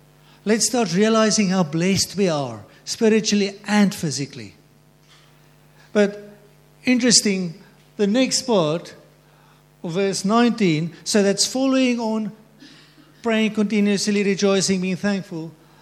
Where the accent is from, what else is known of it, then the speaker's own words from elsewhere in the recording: South Africa; And nobody will judge me for being a South African.